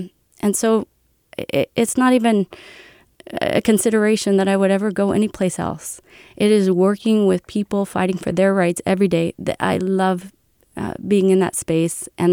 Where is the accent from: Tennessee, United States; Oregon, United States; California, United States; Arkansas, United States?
California, United States; We're from California. I always say my family moved here for the gold rush and we didn't leave. I even grew up panning for gold.